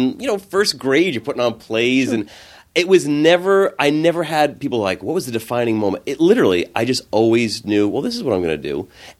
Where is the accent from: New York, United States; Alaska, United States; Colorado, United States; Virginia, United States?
New York, United States; Merrick; Merrick, Long Island.